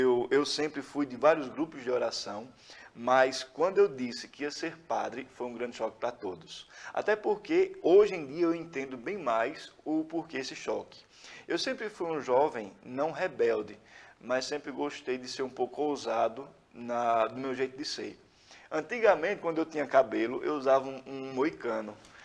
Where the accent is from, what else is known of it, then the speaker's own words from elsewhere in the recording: Cachoeirinha, Pernambuco, Brazil; como eu sou natural de Cachoeirinha